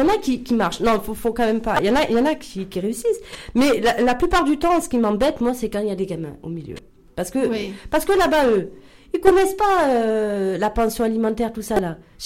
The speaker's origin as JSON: {"language": "French", "town": "Tlemcen", "region": "Tlemcen Province", "country": "Algeria", "said": "moi, je suis de Tlemcen, donc chez nous, de notre côté, on ne sait pas faire à manger."}